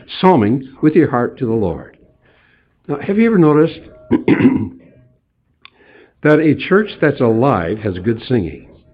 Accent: Hinckley, Minnesota, United States; I grew up in Hinckley, Minnesota, in a gospel-preaching, Bible-believing, altar-calling, premillennial Presbyterian church.

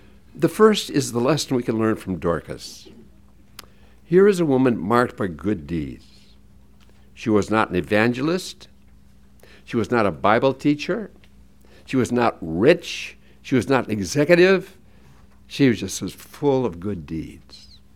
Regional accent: Hinckley, Minnesota, United States; As some of you remember, I grew up in Hinckley, Minnesota, where the men are men and pansies are flowers and the women are slightly above average.

